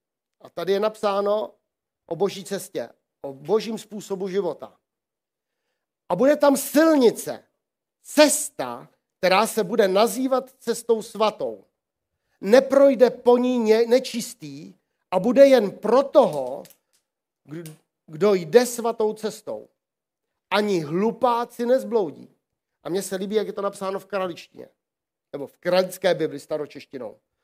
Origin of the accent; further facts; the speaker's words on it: Volary, South Bohemian Region, Czechia; Já jako kluk, já jsem z Volar původem.